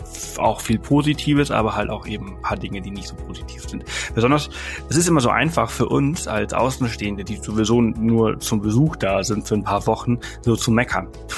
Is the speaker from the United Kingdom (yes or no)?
no; Balearic Islands, Spain; Ich bin Mallorquiner, ich komme aus Mallorca